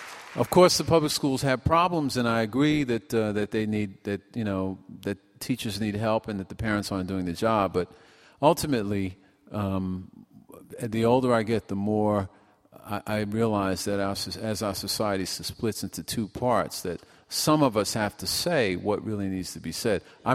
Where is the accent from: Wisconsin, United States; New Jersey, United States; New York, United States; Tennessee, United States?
New York, United States; Brooklyn; born there; Well, before Brooklyn became Portland, I was born in Brooklyn, New York.